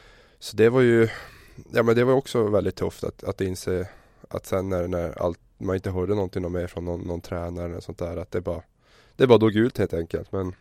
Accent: Luleå, Norrbotten County, Sweden; Jag är då född och uppvuxen i Luleå, lite bit utanför en liten ort som heter Gammelstan.

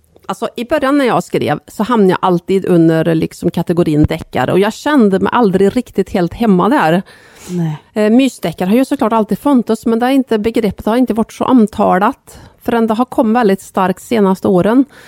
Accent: Värmland, Sweden; Så använder jag Ingmar som miljö. Ja. Det är ju min hemby, uppväxtby utanför Sunne.

